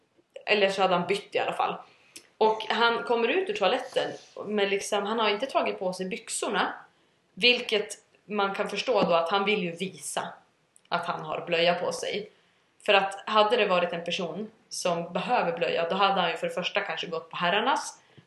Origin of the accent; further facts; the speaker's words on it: Sweden; Och vi kommer från Sverige liksom.